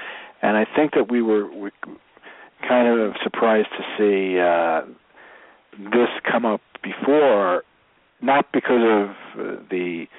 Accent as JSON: {"language": "English", "town": "Brooklyn", "region": "New York", "country": "United States", "said": "this is probably coming from somewhat of a bias on my part because I'm from Brooklyn"}